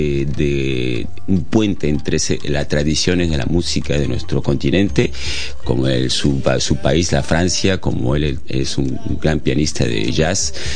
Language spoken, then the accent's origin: Spanish; Lima, Peru; soy peruano de Lima. Luego viajé a Cuba